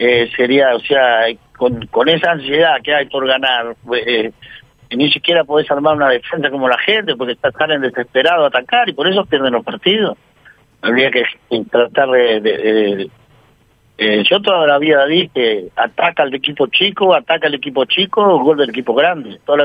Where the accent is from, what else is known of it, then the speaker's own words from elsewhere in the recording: Peru; Yo vengo de Perú y un buen jugador de fútbol en Perú no gana más de 20 mil dólares.